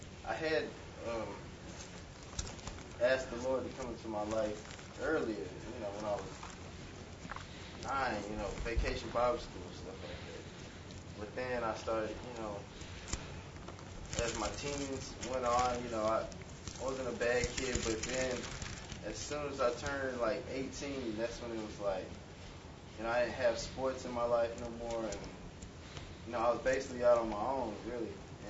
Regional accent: Houston, Texas, United States; I'm from Houston, Texas. I'm 22 years old.

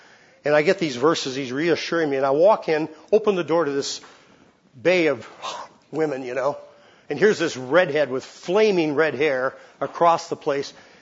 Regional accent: California, United States; I'm from California where men are men and women are too, you know.

